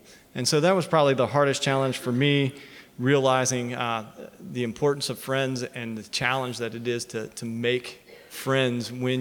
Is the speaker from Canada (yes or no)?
no; Columbus, Georgia, United States; So I grew up in Columbus, Georgia. I lived in the same house all my life. I pretty much grew up on one city block, going to school and church in that same city block.